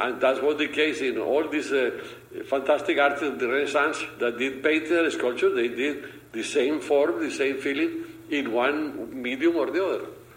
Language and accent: English; Medellin, Antioquia, Colombia; Yeah, I was in Colombia, in Medellin, was my hometown.